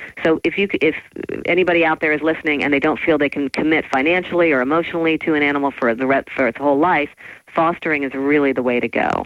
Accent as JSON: {"language": "English", "town": "Queens", "region": "New York", "country": "United States", "tie": "born there", "said": "I was born in Queens, but I always had a fantasy of living on the Upper East Side on Fifth Avenue."}